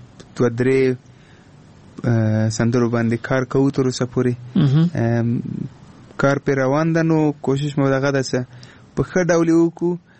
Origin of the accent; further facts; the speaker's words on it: Afghanistan; باور نه راته چې دا افغان دی وي ته د هندوستان یم نه زه افغان یم خو هندي ژبه ما زده کړې